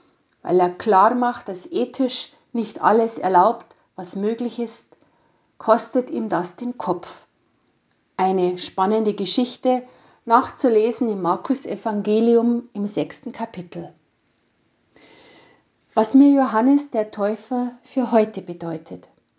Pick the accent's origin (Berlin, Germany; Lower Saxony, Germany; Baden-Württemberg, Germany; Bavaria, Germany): Bavaria, Germany; Lauterbach; Durch meine Heimatgemeinde Lauterbach in der Gemeinde Rohrdorf läuft ein kleiner Bach.